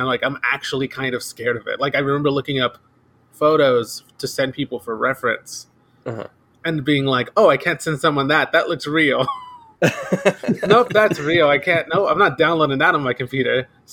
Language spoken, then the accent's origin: English; San Antonio, Texas, United States; now in California, United States; I moved to California from Texas. And so that's been pretty cool. San Antonio.